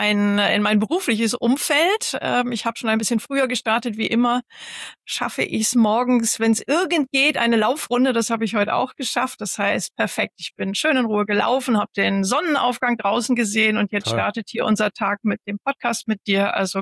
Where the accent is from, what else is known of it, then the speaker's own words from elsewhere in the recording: North Sea coast, Germany; Ja, ich bin ja selber ein Kind des Nordens an der Nordsee groß geworden.